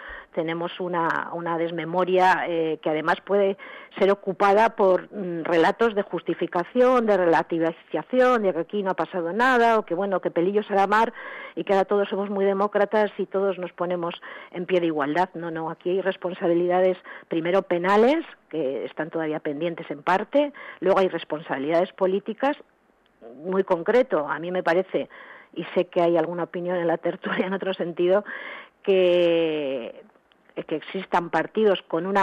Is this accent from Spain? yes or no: yes; San Sebastián, Basque Country, Spain; moved away; yo soy vasca, soy de San Sebastián, yo soy una de las personas, entre otras muchas también, de esto se habla poco, que me fui del País Vasco por amenazas.